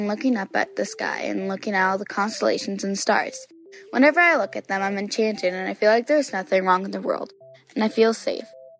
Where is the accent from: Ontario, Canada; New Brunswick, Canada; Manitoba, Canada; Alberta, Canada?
Alberta, Canada; I'm from Alberta, Canada.